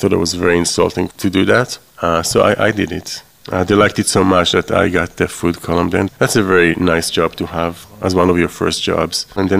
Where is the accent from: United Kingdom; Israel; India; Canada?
Israel; Tel Aviv District; moved away as an adult; now in United States; I was born in 1972 in Israel, and I lived in the United States for 15 years. I came from the Tel Aviv area. It's by the beach. I grew up on the coast of the Mediterranean, which is a great thing to have.